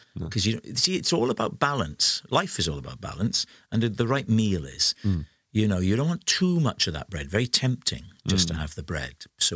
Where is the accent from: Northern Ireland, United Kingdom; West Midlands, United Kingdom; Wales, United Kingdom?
Wales, United Kingdom; Port Talbot; I grew up in South Wales, Port Talbot